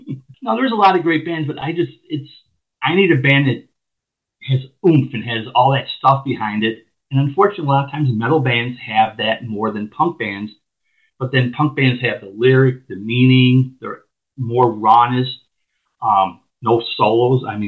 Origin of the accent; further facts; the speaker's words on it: South Holland, Illinois, United States; also born or lived in Chicago; now in Indiana, United States; I grew up in South Holland, Illinois. Now I'm living across the border in Indiana, but I did spend some time in Chicago.